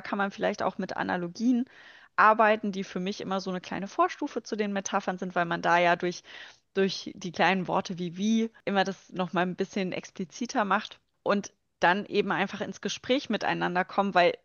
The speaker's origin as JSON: {"language": "German", "region": "Harz", "country": "Germany", "said": "ich komme ursprünglich aus dem Harz, ich bin von Laubwäldern immer umgeben gewesen und von unterschiedlichen Nadelwäldern."}